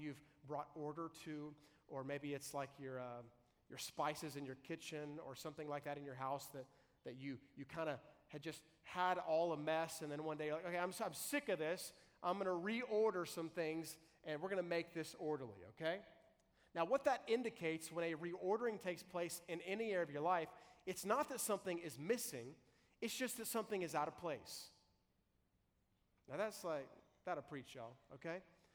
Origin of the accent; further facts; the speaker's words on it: Arkansas, United States; I was raised right here in Arkansas. I love them hogs, right?